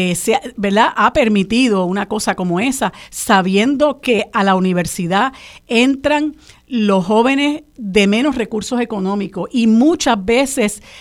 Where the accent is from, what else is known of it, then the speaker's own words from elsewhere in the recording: Puerto Rico; Pero eso es algo muy significativo para nosotros como puertorriqueños y puertorriqueñas